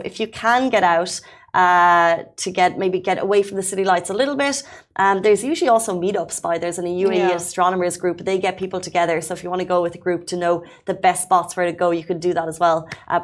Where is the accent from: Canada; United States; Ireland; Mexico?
Ireland; I remember growing up, I don't know if we had access, growing up in Ireland, if there were so many meteor showers